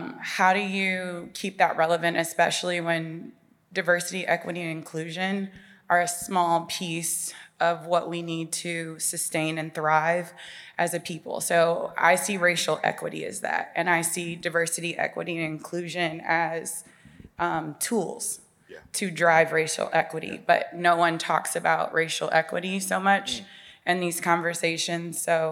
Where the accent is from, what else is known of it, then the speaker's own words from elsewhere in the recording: Akron, Ohio, United States; now in Cincinnati, United States; I live in Cincinnati, but I'm from Akron, Ohio.